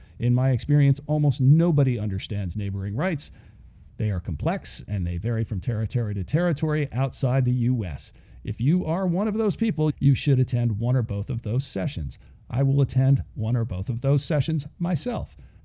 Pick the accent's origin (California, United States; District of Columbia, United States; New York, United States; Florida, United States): New York, United States; I'm a New Yorker, so I'll always yell out, "Who are you and where are you from?"